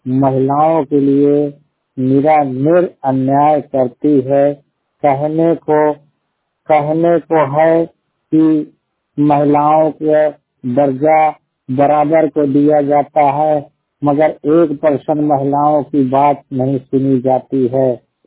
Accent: Shamli, Uttar Pradesh, India; पहाड़पुर सिद्धवर चायल को शामली के निवासी उत्तर प्रदेश के निवासी हूँ।

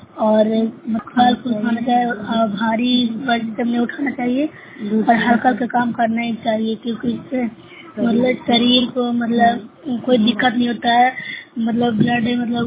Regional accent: Noorsarai, Bihar, India; मैं नूरसरा ब्लॉक से हूँ, जिला नालंदा की निवासी हूँ।

